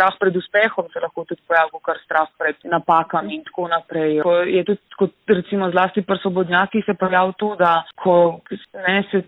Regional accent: Ljubljana, Central Slovenia, Slovenia; now in Cerknica, Slovenia; V Cerknici živimo od 16. leta naprej, ko smo se preselili iz Šiške, pa vse do 19. Ko sem šla nazaj študirati v Ljubljano.

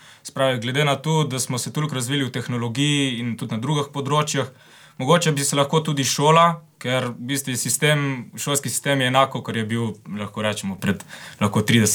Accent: Planina pri Rakeku, Littoral–Inner Carniola, Slovenia; Prihajam iz Planine pri Rakeku. Se pravi, isto star 17 let, zdaj čez en teden 18, no.

